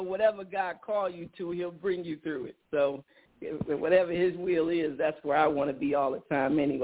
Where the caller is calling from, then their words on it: Chicago, Illinois, United States; I'm actually calling from the Chicagoland area this evening.